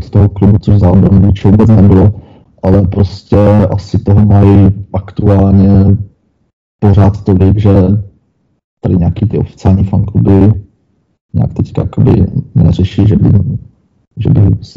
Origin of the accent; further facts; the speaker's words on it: Brno, South Moravian Region, Czechia; nebo třeba já konkrétně jsem z Brna